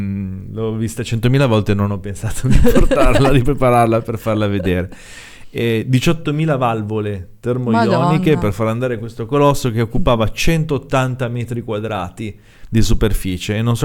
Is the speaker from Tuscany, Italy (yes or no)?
no; Liguria, Italy; sempre da ligure